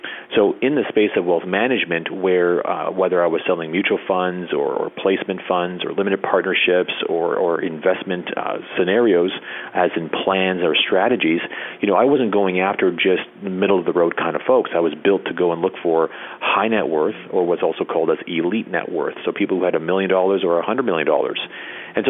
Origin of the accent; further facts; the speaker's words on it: Toronto, Ontario, Canada; I'm born and raised in Toronto, and I am Canadian. I live and reside in Toronto currently.